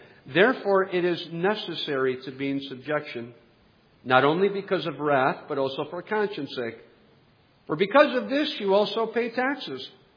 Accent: United States; I mean, I'm an American. We're the good guys, right?

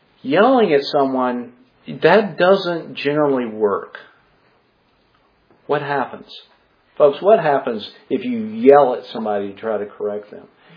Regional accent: Ireland; Well, I'm Irish, and Irish people just get mad.

